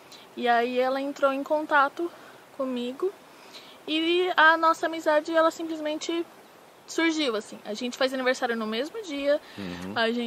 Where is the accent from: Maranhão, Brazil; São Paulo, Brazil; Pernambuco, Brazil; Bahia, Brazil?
São Paulo, Brazil; Santo André; Eu sou de Santo André, no ABC Paulista.